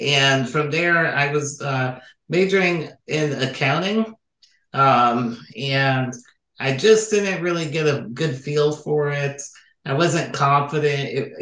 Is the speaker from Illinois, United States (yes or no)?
yes; Illinois, United States; Yeah, so I just want to point out I grew up outside of Chicago, and then moved around in Illinois a little bit again